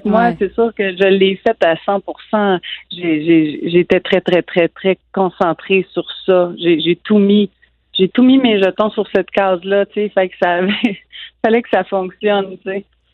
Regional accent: Saint-Damase, Quebec, Canada; autant à La Fascine que dans mon patelin natal à Saint-Damas où ma famille se réunissait aussi.

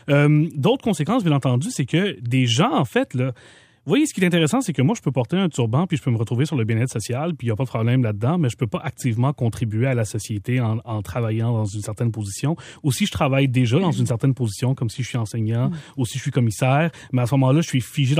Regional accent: Quebec, Canada; Moi, je suis un Québécois, ça fait 30 ans que j'habite ici.

